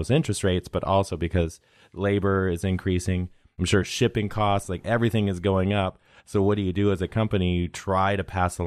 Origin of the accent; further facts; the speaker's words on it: Pacific Northwest, United States; That's just, that just stamps that stamps we're right here from Pac Northwest.